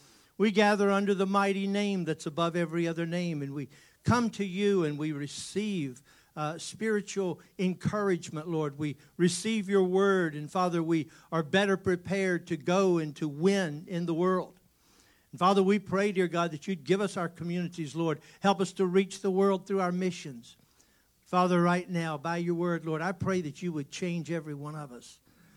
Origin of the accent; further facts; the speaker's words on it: Richmond, Virginia, United States; also born or lived in Charlotte; I was born in Charlotte, raised in Richmond.